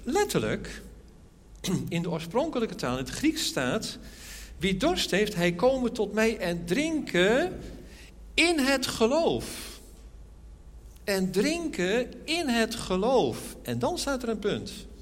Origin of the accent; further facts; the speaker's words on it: Netherlands; En weet je, als Hollandse jongen denk je dan van, nou, het zal wel een beetje meevallen, hè.